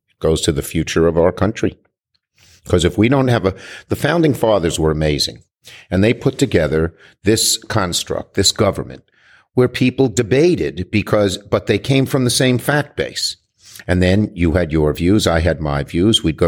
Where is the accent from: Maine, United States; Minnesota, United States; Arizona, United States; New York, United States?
New York, United States; I'm a New Yorker.